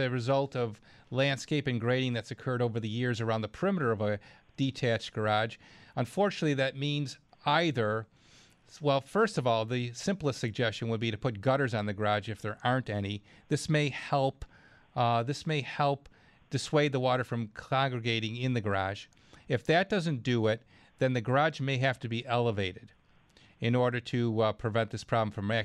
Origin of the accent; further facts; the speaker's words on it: Clarence, New York, United States; it's my hometown, Clarence, New York.